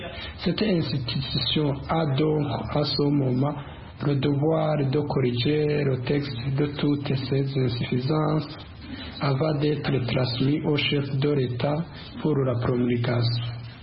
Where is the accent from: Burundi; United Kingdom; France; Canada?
Burundi; chez nous au Burundi